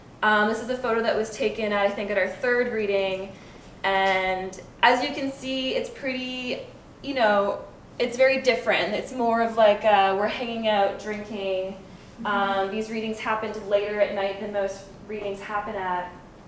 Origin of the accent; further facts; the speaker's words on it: Saskatchewan, Canada; moved away as an adult; now in Montreal, Canada; I moved to Montreal from Saskatchewan 10 years ago, and I was 19 at the time.